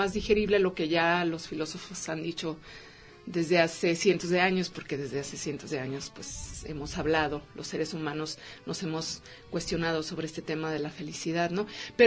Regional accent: Chihuahua, Mexico; Bueno, el apellido es de Guerrero, Chihuahua. Yo crecí en Chihuahua, Chihuahua.

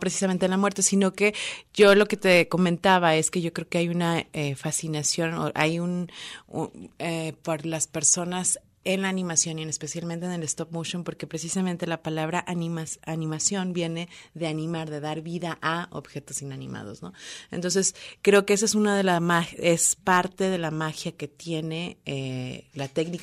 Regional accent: United States; Yo crecí en Estados Unidos y ponían esa canción.

